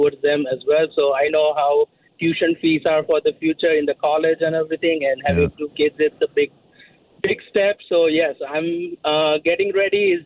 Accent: Toronto, Ontario, Canada; See, I'm from Scarborough. Hey. I'm a brown guy.

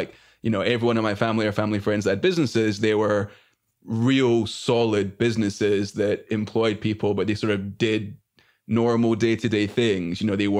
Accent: Scotland, United Kingdom; now in United States; I grew up in Scotland where everyone's very sarcastic, very sort of like actually anti-therapy.

